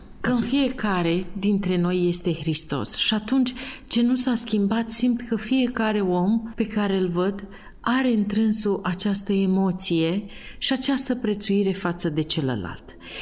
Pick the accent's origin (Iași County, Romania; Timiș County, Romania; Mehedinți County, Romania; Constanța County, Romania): Iași County, Romania; Târgu Frumos; eu sunt din Târgu Frumos și părinții mei stau lângă bifurcația Roman Pașcani, la Strada Mare.